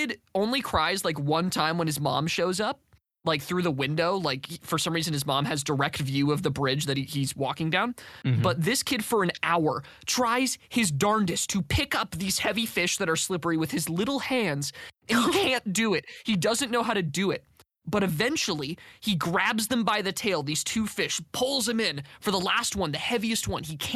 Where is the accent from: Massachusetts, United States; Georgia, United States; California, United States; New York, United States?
California, United States; accent: Californian; It's my Californian accent. I can't do anything about it.